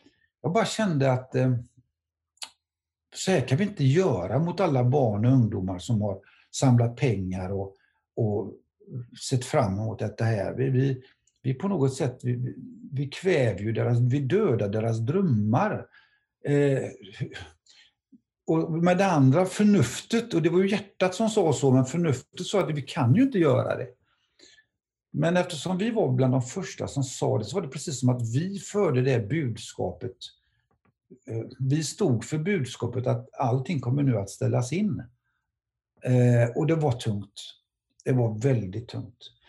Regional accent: Gothenburg, Västra Götaland County, Sweden; Hon ser också att jag är svensk. Och så kommer hon fram efter ett stund så säger hon så här. Du är från Sverige, va? Ja, jag är mänsan. Från Göteborg, va? Ja, jag är mänsan, ja.

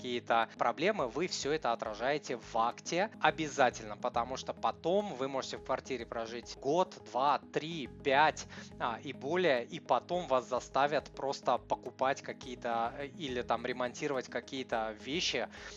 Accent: Saint Petersburg, Russia; подъезд или парадная, да, я же из Питера

